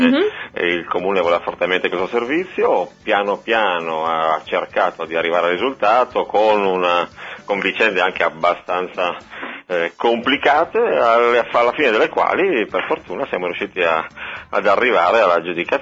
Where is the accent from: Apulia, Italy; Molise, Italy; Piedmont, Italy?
Piedmont, Italy; Turin; Siamo tutti di Torino, abitiamo a Torino